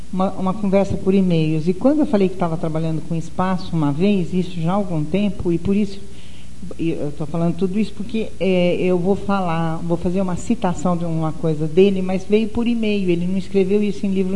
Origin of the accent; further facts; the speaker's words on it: São Carlos, São Paulo, Brazil; Eu sou São Carlense, eu nasci em Água Vermelha. Eu sou de Água Vermelha